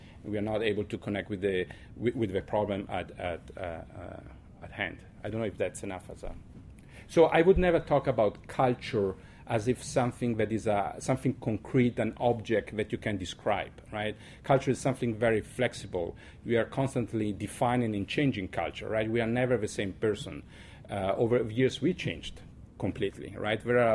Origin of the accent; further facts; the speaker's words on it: Ireland; accent: Irish; not so much to understand if someone is Italian, Muslim, Colombian, or Irish, like in my case with my accent